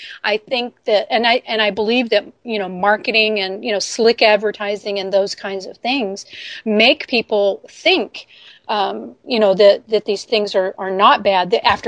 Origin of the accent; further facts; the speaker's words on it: United States; to me as an American, you already sound more intelligent because of your accent.